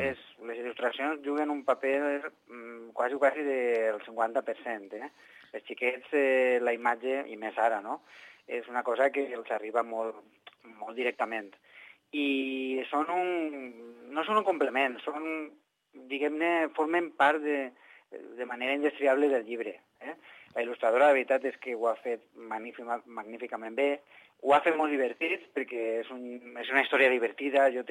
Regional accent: Valencia, Valencian Community, Spain; jo, efectivament, soc de València

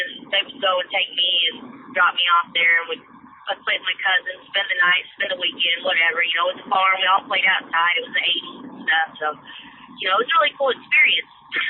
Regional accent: Illinois, United States; I grew up in Southern Illinois, and this happened at my grandparents' house in the early 80s.

